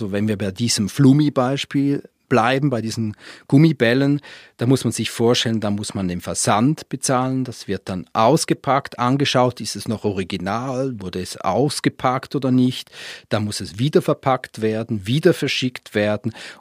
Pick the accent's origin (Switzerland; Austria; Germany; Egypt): Switzerland; sind wir Schweizer Europameister im Zurückschicken.